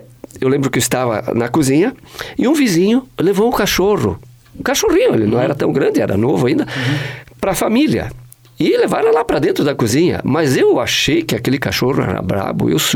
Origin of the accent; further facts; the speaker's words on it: Caxias do Sul, Rio Grande do Sul, Brazil; born there; Eu nasci na comunidade São João, do bairro Forqueta, Caxias do Sul.